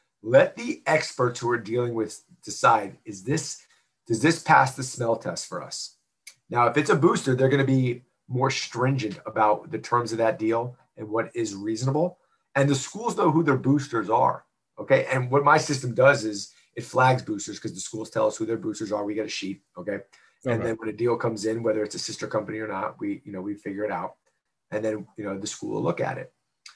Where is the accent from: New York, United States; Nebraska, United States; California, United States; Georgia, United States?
Georgia, United States; Stone Mountain; I'm from Stone Mountain, Georgia, and there's a really good wing place from Stone Mountain, Georgia, and I was a local celebrity there as a high schooler